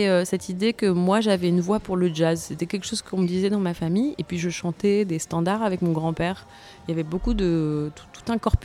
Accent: Marseille, Provence-Alpes-Côte d'Azur, France; On ne peut pas dire le contraire d'une ville comme Marseille.

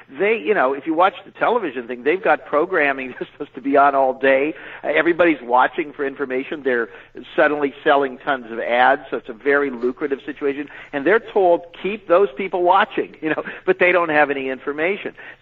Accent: California, United States; I remember coming to New York as a Californian

